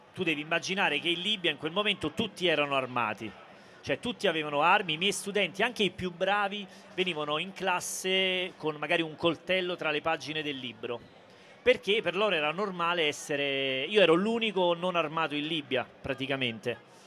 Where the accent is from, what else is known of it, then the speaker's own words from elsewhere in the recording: Salerno, Campania, Italy; io vengo da Salerno, che è un posto abbastanza allegro da questo punto di vista